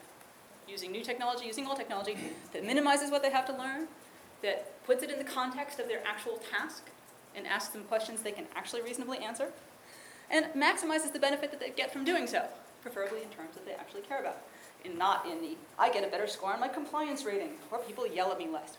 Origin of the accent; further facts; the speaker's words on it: Ohio, United States; the other thing I need to put as a disclaimer is that I'm from Ohio, which makes me an optimist.